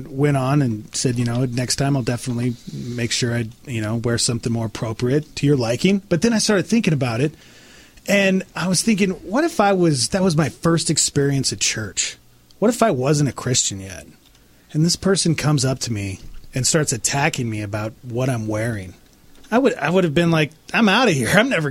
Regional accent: Montana, United States; At a church I grew up in Montana

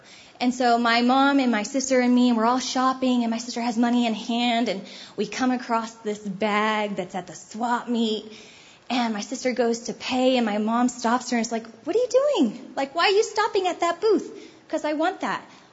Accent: California, United States; I grew up in Southern California, the beautiful California

